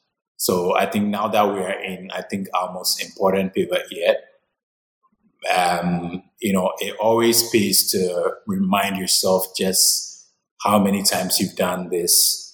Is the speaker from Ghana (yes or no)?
yes; Ghana; I come from a very normal middle-class background in Ghana. I grew up in Ghana all my life, from nursery to literally high school. After high school, I got the opportunity to study in America on a scholarship.